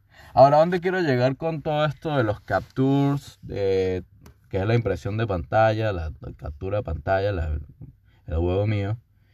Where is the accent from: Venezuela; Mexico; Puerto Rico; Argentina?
Venezuela; Y aquí nace la frase que nos identifica como venezolanos, como cualquier vaina.